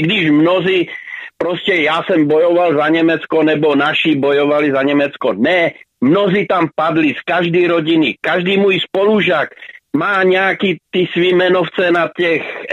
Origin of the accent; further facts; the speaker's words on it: Moravian-Silesian Region, Czechia; já pocházím tamhle z Hlučínska